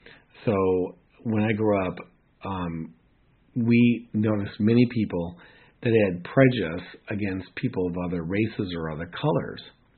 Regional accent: United States; I grew up in America where race has, you know, been an issue.

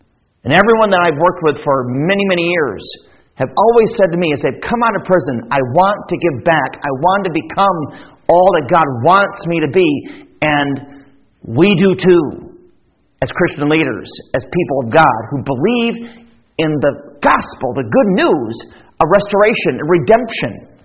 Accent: Grand Rapids, Michigan, United States; Now, I hail from Grand Rapids, Michigan, and Thankfully, we have many resources.

